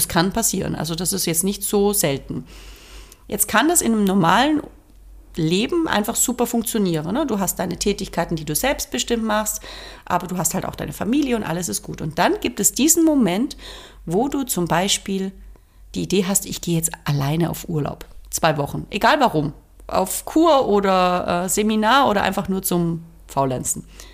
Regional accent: Baden-Württemberg, Germany; born there; Ich bin gebürtige Schwäbin

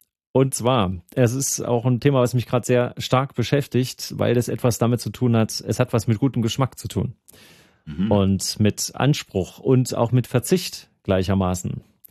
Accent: Thuringia, Germany; ich komme aus Thüringen.

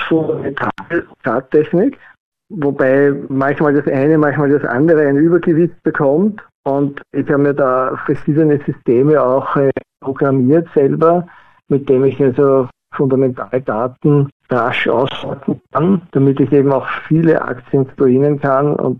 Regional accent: Vienna, Austria; bin aus Wien

